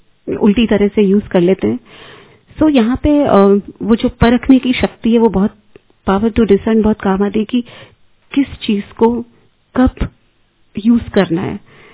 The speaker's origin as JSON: {"language": "Hindi", "town": "Mumbai", "region": "Maharashtra", "country": "India", "lives_now": "Jaipur, India", "said": "हम वैसे तो बॉम्बे से हैं, बॉम्बे लोखंडवाला, और अभी रिसेंटली अभी जयपुर में रहते हैं"}